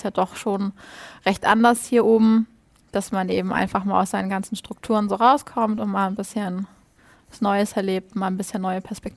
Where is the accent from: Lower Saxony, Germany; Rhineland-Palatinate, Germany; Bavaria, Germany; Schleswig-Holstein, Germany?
Schleswig-Holstein, Germany; Ich komme ja aus Schleswig-Holstein, ganz oben an der Grenze zu Dänemark. Und wir haben ja eine dänische Minderheit.